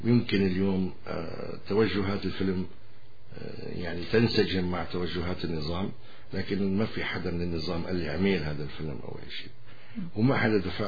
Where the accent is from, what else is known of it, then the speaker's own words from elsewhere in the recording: Syria; كل شيء عندنا في سوريا جميل وحلو.